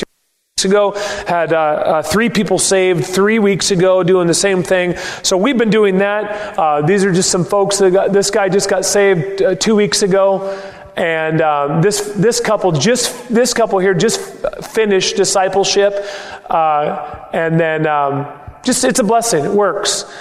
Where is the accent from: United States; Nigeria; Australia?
United States; Seattle, Washington; born there; I was born in Seattle. I think it's the greatest mission field in the world.